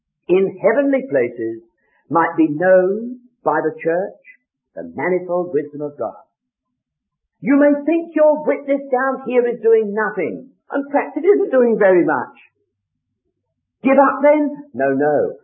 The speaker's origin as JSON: {"language": "English", "region": "London", "country": "United Kingdom", "tie": "born or raised there", "moved": "as an adult", "lives_now": "Scotland", "said": "I was a young man brought up in Wilsdon here in London. I've been in Scotland for 33 years almost, but I was born in Dulles Hill, away down there in Wilsdon, northwest London."}